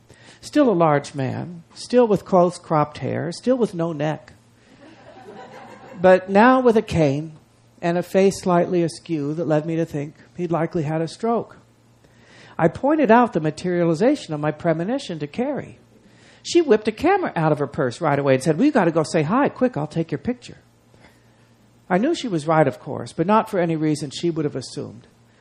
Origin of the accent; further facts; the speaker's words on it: Long Beach, California, United States; held these indelible, joyful memories of times growing up in Long Beach.